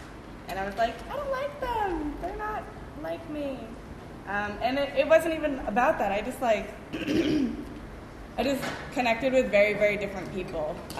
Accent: New York, United States; I was raised in Westchester, which is upstate to a lot of y'all. It's like, it's like literally a half an hour away

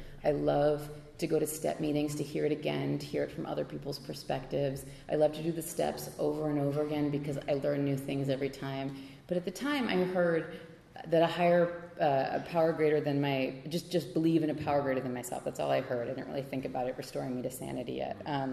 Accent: New York City, New York, United States; because I thought I was so important because I grew up in New York City.

